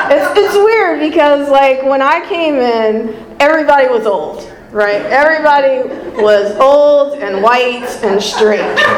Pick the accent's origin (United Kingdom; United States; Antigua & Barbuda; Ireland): United States; Venice, California; I grew up in Venice, the West Side. I'm back on the West Side now.